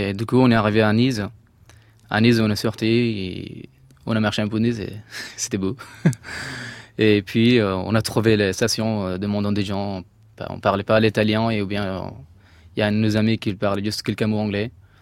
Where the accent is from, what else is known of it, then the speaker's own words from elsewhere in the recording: Afghanistan; French is a second language; also born or lived in Iran / Turkey; now in Paris, France; quand j'ai quitté l'Afghanistan, j'ai développé des pays, d'autres pays, comme l'Iran, Turquie, tout ça, j'ai dit non, il y a des pays, quoi, là, ça existe encore, le monde est grand. Et moi, je n'ai pas choisi la France, et oui, je suis venu en France, à Paris